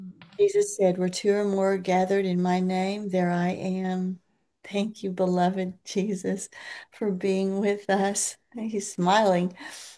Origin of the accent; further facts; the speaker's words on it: United States; I live in Texas, so I'm an American.